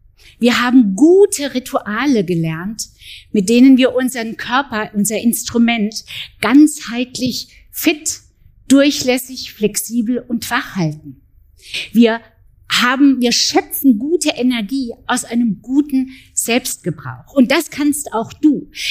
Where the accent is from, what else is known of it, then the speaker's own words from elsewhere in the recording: Berlin, Germany; Ich komme ja aus Berlin.